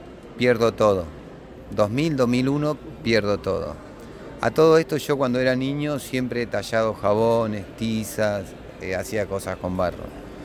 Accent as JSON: {"language": "Spanish", "town": "San Jerónimo Norte", "region": "Santa Fe", "country": "Argentina", "tie": "born or raised there", "also_born_or_lived": "Esperanza", "lives_now": "San Carlos, Argentina", "said": "yo soy nacido en Esperanza, unas horas en Esperanza, y viví en San Jerónimo Norte toda mi infancia, mi adolescencia. Voy a vivir a San Carlos hace ya casi 30 y pico de años."}